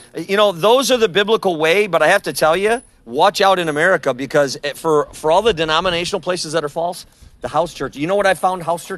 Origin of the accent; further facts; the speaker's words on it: Wisconsin, United States; I'm from Wisconsin. I always say the Packers, I call them out.